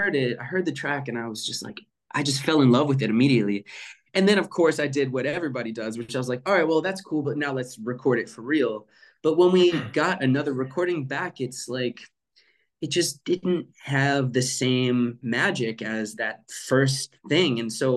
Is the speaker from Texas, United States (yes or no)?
no; Maryland, United States; runs directly through Maryland. That my home state.